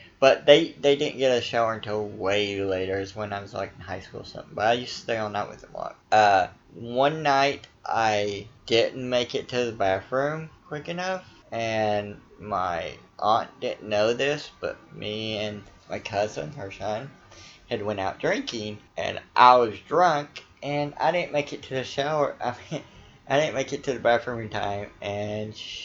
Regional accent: Virginia, United States; My home state of Virginia is a shit pile politically the last few years

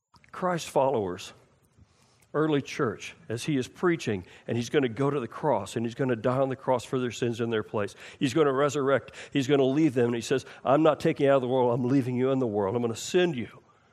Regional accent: Texas, United States; and because I'm from Texas, and I saw the startling loss

